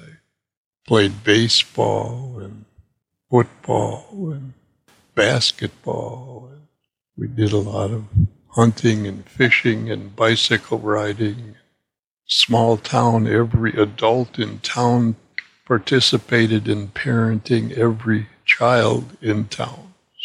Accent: Clinton, Wisconsin, United States; About 10 miles east of that hospital in a little town, Clinton, Wisconsin, which was about 3 miles north of the Illinois border.

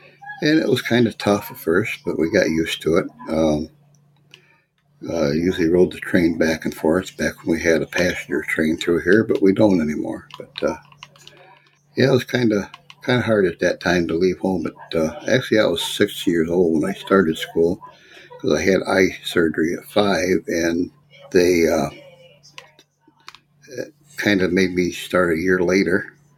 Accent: Corning, New York, United States; Well, I was born in Corning, New York, home of the Corning Glass Center. Back in the early part of 1950, then.

